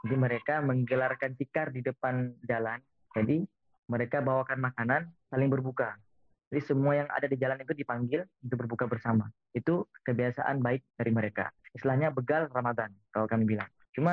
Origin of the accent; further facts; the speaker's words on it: Aceh, Indonesia; moved away as an adult; now in Sudan; asal dari Aceh, tepatnya di Aceh Besar. Saya kuliah di Sudan